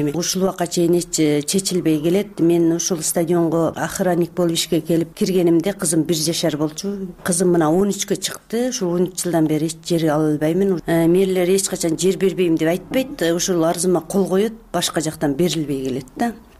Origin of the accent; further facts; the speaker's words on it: Tajikistan; now in Osh, Kyrgyzstan; Тажикстандан 89 жылы келгенмин. Ошогойдон ушу жерде жашаймын. 2009 жылы жарандык алдым.